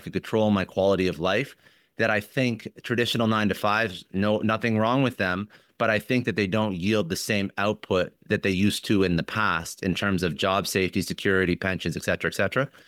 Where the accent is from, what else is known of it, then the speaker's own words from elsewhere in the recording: Canada; we're both Canadian